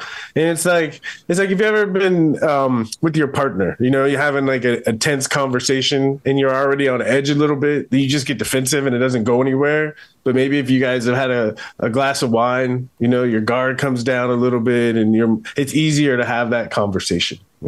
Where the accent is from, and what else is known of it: San Diego, California, United States; born or raised there